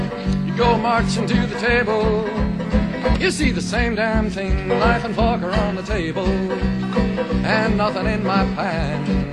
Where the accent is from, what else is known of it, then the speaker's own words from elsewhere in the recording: New York City, New York, United States; born there; Here, Bill was born in Mississippi, I was born in New York City. And we came from perhaps as different backgrounds as any two people could.